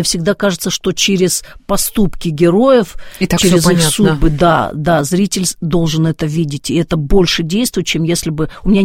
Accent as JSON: {"language": "Russian", "country": "Ukraine", "tie": "born or raised there", "said": "я родилась и выросла на Украине, и у меня мама украинка, папа русский."}